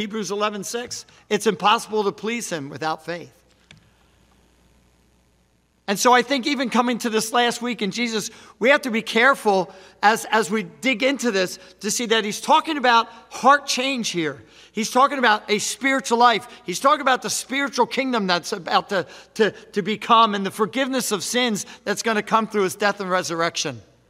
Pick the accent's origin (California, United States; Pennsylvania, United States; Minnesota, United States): Pennsylvania, United States; Philadelphia; Because I'm from Philadelphia, and I'm thinking he left the city.